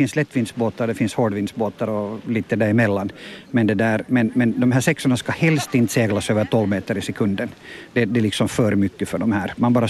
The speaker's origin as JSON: {"language": "Swedish", "country": "Finland", "said": "Vi är alla finländare, eller vi är alla finlandssvenskar, studiekompisar."}